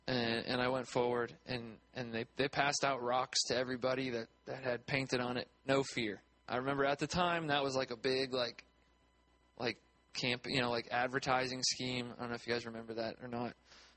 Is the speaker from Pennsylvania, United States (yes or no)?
yes; Plum, Pennsylvania, United States; I grew up in Pittsburgh. If you're familiar with the area, I grew up in a town called Plum, which is near kind of Monroeville or Oakmont, right by the Oakmont Country Club, if that kind of narrows things down as to where I grew up there. I was born there.